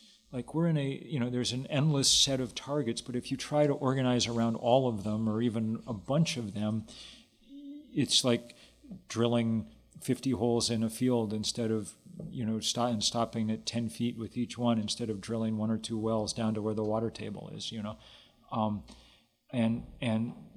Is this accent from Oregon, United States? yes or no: no; Lexington, Massachusetts, United States; I'm a quite sentimental patriot in many ways. I grew up in Lexington, Massachusetts. My summer job in high school was I'd put on the tricorn hat and go give tours of the Battle Green